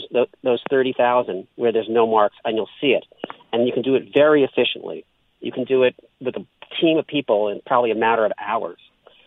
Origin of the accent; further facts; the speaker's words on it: California, United States; now in Georgia, United States; I'm not in California. I'm in Georgia. I'm a Californian who is reporting in Georgia after being in Florida.